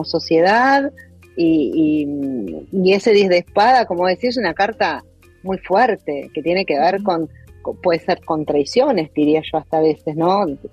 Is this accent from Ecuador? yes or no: no; Argentina; Ahí somos muy los argentinos.